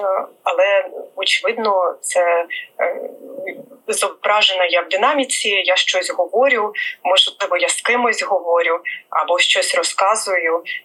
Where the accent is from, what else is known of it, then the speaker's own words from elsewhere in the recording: Boyarka, Kyiv Oblast, Ukraine; Я народилася в Києві, але мої батьки майже одразу переїхали в Боярку. Я з доволі такої малозабезпеченої родини, і їм там було легше знайти житло і облаштуватися на роботу.